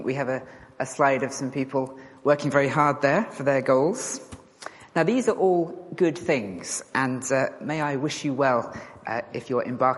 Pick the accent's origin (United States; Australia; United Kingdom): United Kingdom; I am incurably British